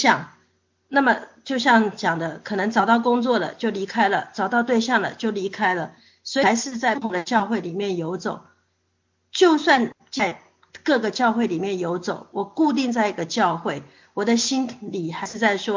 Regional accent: Taiwan; 因为我是从台湾来的，在台湾是一个多神论的一个背景

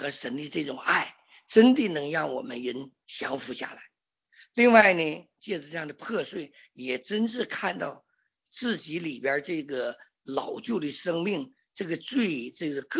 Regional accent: China; 现在我们中国人十多亿人，我们来到这边

